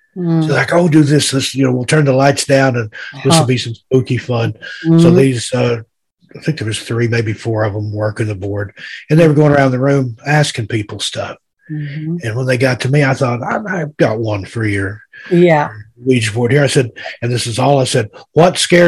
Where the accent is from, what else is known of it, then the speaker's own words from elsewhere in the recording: Tennessee, United States; I grew up in East Tennessee. I've seen bear in the Smokies.